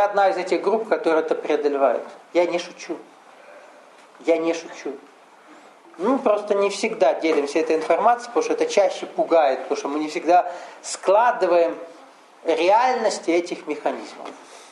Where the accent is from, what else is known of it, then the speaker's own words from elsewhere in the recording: Russia; Я из России, поэтому на меня фиксируется коллективный дух России.